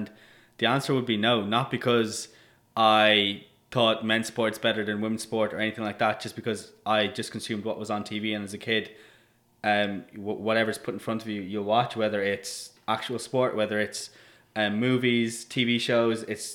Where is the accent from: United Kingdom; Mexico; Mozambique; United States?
Mozambique; also born or lived in South Africa / Dublin, Ireland; Went to school in Dublin. I was born in South Africa, grew up in Mozambique, but went to school in Dublin.